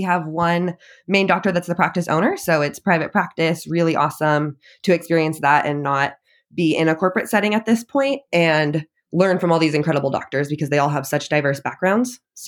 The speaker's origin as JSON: {"language": "English", "town": "Escondido", "region": "California", "country": "United States", "tie": "born or raised there", "said": "I grew up in Southern California, so Escondido, basically San Diego area, and then have kind of migrated up through California through my educational journey."}